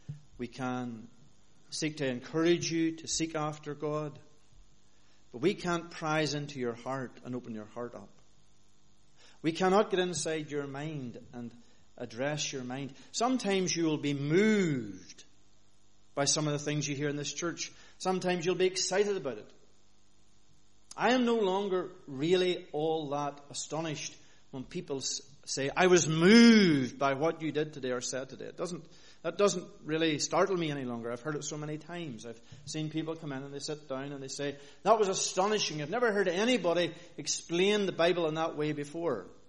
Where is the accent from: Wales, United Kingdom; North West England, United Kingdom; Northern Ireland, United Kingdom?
Northern Ireland, United Kingdom; where I grew up in Northern Ireland